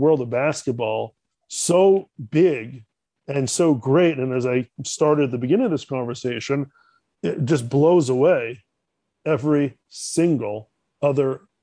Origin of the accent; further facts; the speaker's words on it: Canada; as a Canadian, of course, it was unfortunate that they did not make the Olympic Games last year.